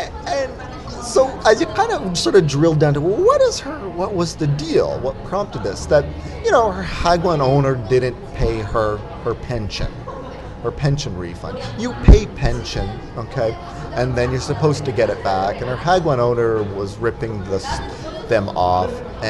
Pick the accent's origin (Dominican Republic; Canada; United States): Canada; well, not one of us because I'm Canadian